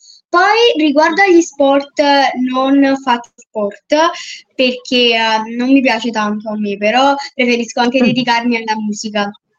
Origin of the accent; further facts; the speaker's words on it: Casoria, Campania, Italy; Allora, io sono di Casoria, in provincia di Napoli.